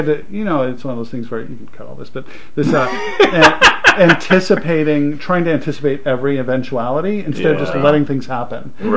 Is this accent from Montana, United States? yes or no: yes; Montana, United States; now in Seattle, United States; I didn't know anybody in Seattle. I moved out from Montana, went west, and just, like, started.